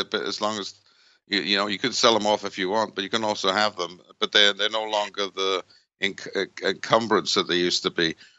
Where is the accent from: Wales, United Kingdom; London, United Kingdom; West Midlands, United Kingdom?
Wales, United Kingdom; now in United States; I'm Welsh, and I love Welsh culture, and, you know, my childhood and my all that, but I'm not so exclusively Welsh that I can't enjoy being American too, you know, and living in America.